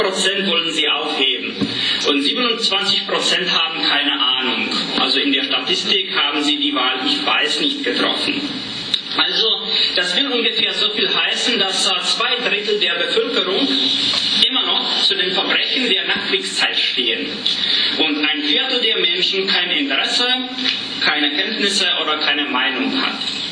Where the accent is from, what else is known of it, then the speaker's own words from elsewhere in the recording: Kraslice, Karlovy Vary Region, Czechia; also born or lived in Sokolov; now in Prague, Czech Republic; Ich komme zurzeit aus Prag. Ansonsten wurde ich in Falkenau geboren, bin in Graslitz aufgewachsen, also ein Egeländer. Nicht ganze 30 Jahre alt